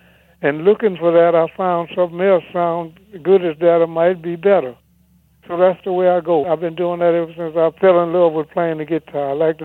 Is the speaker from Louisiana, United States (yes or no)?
yes; Louisiana, United States; Well, I'm from Louisiana.